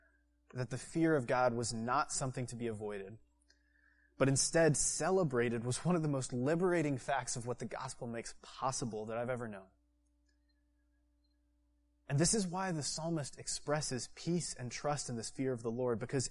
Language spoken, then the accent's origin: English; Georgia, United States; I almost feel like those TV preachers that I saw on hotel TVs growing up in Georgia.